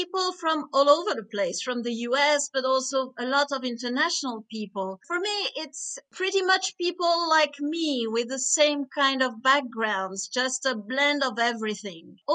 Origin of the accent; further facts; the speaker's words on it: France; moved away as an adult; I was born and educated in France, where I stayed until I was about 20 years old. I studied a degree there, and this degree, being for translation, took me to different places. I went to England to live for a while, then I went back to France